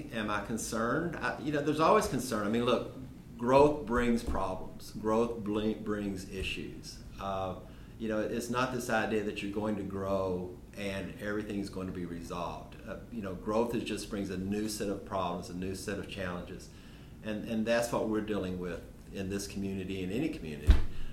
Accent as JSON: {"language": "English", "town": "Louisville", "region": "Kentucky", "country": "United States", "tie": "born or raised there", "said": "I grew up in Kentucky. I was born in Louisville, grew up right outside of Louisville in a very blue-collar community there."}